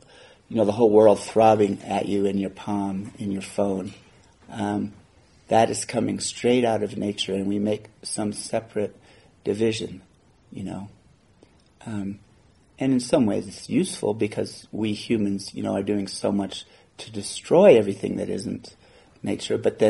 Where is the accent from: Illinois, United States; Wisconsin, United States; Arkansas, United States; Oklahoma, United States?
Oklahoma, United States; I'm from Oklahoma, and my mom just flew into Tulsa